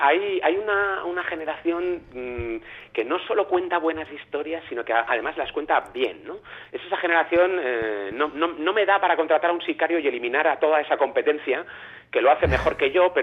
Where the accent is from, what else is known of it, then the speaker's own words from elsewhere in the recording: Valldoreix, Catalonia, Spain; Más en concreto de Valldoreix, ¿vale? Bueno, ahí sigue viviendo mi madre